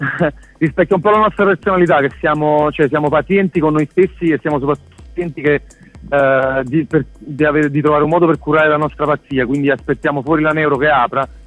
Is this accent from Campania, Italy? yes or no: yes; Pozzuoli, Campania, Italy; un gioco di parole putiolano che noi siamo di Puteoli